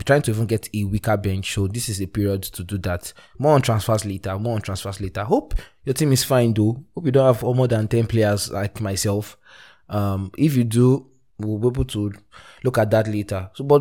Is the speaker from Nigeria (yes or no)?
yes; Nigeria; I just felt like, as a Nigerian, why did I give my Nigerian brother?